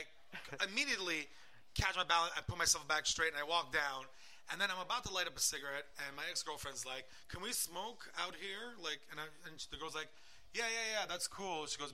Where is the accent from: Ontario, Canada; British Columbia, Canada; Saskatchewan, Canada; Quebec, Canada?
Quebec, Canada; Montreal; I'm from Montreal. In Montreal, you could be like smashed out of your brain, lying on the floor